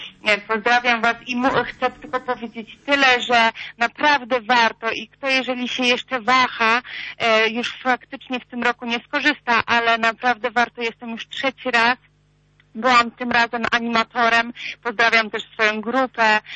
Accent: Vilnius, Vilnius County, Lithuania; pochodzę z Wilna

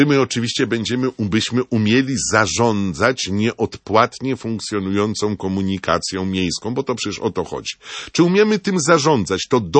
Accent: Warsaw, Masovian Voivodeship, Poland; Proszę mi wybaczyć, ja jestem warszawiakiem

